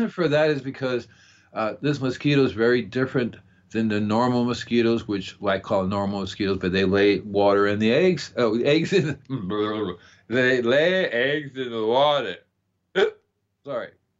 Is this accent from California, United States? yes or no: no; Florida, United States; This has been like in Miami. I'm from Florida.